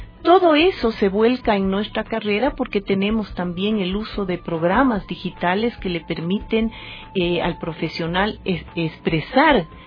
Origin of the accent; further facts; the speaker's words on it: Ecuador; also born or lived in United States; regresé a ejercer en mi país, Ecuador